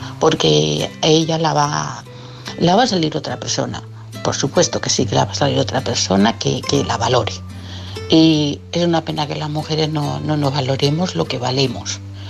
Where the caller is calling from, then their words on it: Barcelona, Catalonia, Spain; de Barcelona.